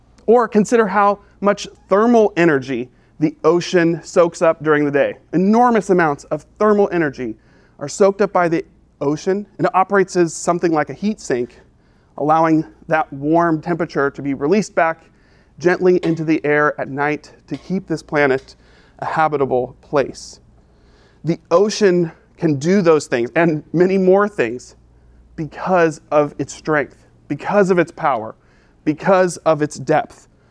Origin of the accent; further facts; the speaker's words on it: Albuquerque, New Mexico, United States; Well, I grew up in Albuquerque, New Mexico.